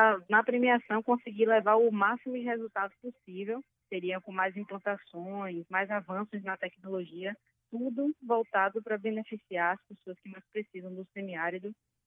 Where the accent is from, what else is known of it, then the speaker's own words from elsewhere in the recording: Salvador, Bahia, Brazil; E aí, como eu sou de Salvador, sou baiana, apesar de nunca ter morado no interior, nem no semiárido de fato